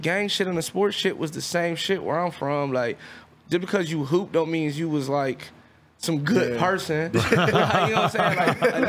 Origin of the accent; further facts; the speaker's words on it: Southfield, Michigan, United States; I'm Southfield. Mm-hmm. I'm from Southfield, Southfield Crip